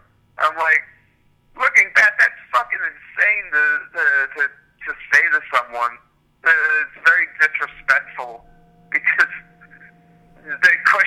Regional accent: New Jersey, United States; Well, I'm from Jersey, too.

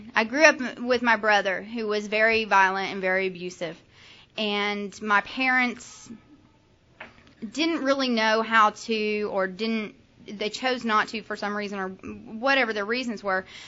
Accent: Texas, United States; moved away; also born or lived in Virginia; I grew up in North Texas, and so I left Texas and went to Virginia

